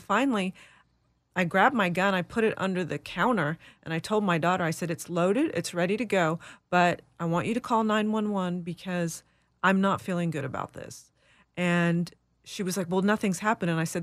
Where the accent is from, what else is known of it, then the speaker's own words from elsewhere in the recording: North Carolina, United States; I grew up in North Carolina.